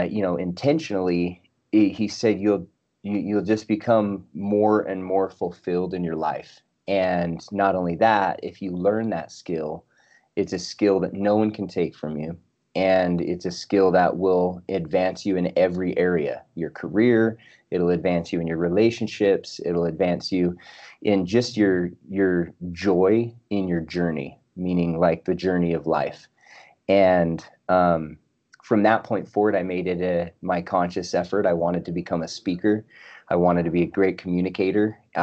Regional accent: Utah, United States; I'll try and be brief, but so I grew up in Utah. I come from a sports family, played a lot of sports growing up.

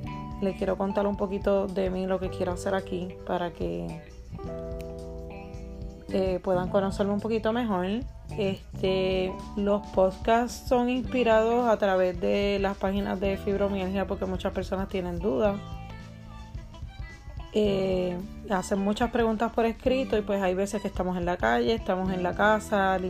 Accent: Puerto Rico; now in Florida, United States; Soy puertorriqueña y vivo en la Florida por el momento.

